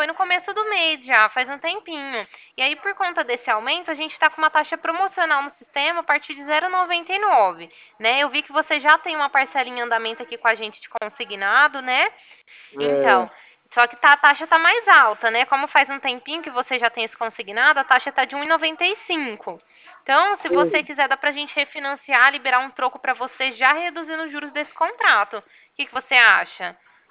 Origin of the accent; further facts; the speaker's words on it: Ribeirão Preto, São Paulo, Brazil; sou daqui de Ribeirão Preto, do escritório daqui.